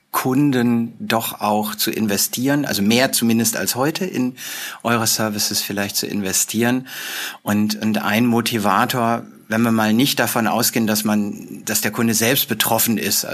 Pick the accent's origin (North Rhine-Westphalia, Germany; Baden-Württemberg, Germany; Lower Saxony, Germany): North Rhine-Westphalia, Germany; Minden; Also ich bin ja aus Minden in Ostwestfalen